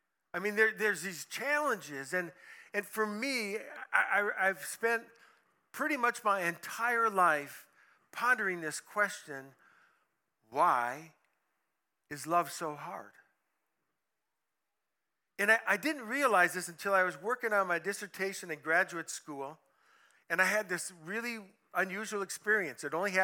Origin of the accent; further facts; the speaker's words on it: Illinois, United States; I'm walking out the back door of the house that I grew up in Illinois.